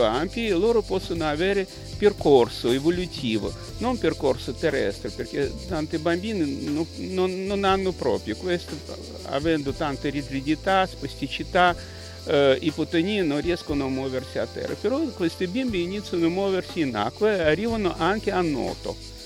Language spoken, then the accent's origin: Italian; Russia; Italian is a second language; moved away as an adult; now in Italy; Io vengo dalla Russia, così venuto qua in Italia tanti anni fa, prima volta venuto nel 1990